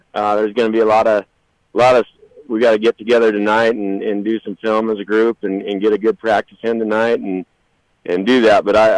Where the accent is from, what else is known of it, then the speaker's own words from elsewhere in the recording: Casper, Wyoming, United States; You know, growing up in Casper and playing at NC, people think that's an advantage